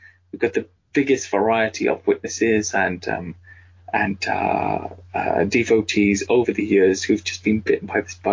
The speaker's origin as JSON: {"language": "English", "country": "United Kingdom", "said": "For me, I mean, I'm 47 years old, so for me it is Nessie. I'm British as well, so that was the big one that was most accessible, I think, here."}